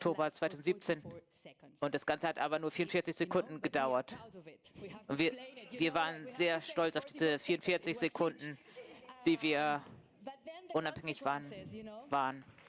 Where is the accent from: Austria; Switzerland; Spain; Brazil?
Spain; Barcelona, Catalonia; Und ich bin aus Spanien, aus Barcelona.